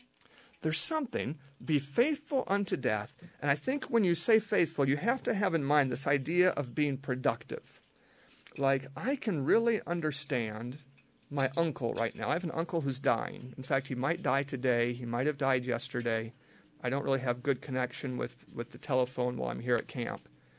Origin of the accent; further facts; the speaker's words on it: Alaska, United States; I grew up in Alaska, and there are times when bears get more than enough salmon to eat.